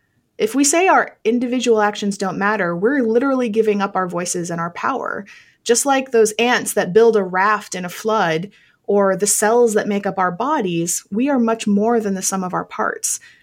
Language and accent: English; Vermont, United States; And I think I just read an article that my home state of Vermont has something like a 92% voter registration rate for the state